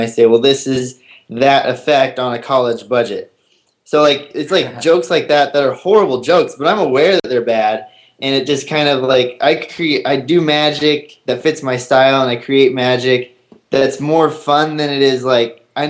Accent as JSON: {"language": "English", "town": "Lebanon", "region": "Indiana", "country": "United States", "tie": "born or raised there", "said": "an awesome magician named Mark Lehman from Lebanon, Indiana, which is my hometown."}